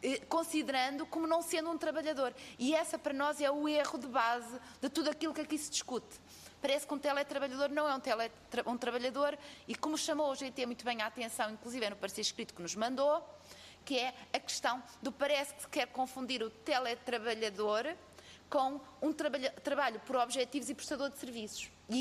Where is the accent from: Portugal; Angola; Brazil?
Portugal; Norte; Eu também sou do Alto Minho